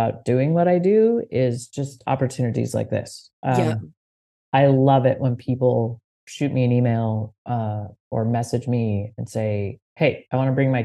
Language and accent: English; Pacific Northwest, United States; So I grew up in the Pacific Northwest and never had lived anywhere else.